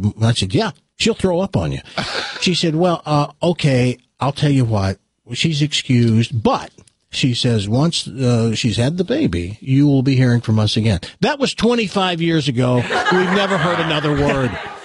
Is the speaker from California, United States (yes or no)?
no; Tennessee, United States; lived as a little girl in New Memphis. And it was depressing because there are towns, like the town I grew up in Tennessee